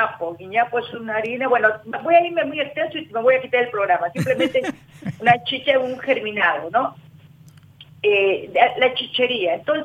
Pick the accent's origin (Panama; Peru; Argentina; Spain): Peru; Lima; also born or lived in Arequipa; mi región, ¿no? Que es Arequipa, que jamás la voy a olvidar, si bien es cierto, me he criado en Lima, pero amo mi tierra